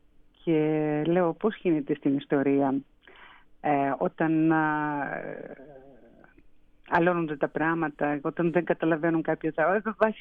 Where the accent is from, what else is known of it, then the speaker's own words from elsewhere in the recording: Russia; now in Greece; ως Ελληνίδα που κατάγομαι από τη Ρωσία, ζω στην Ελλάδα 30 χρόνια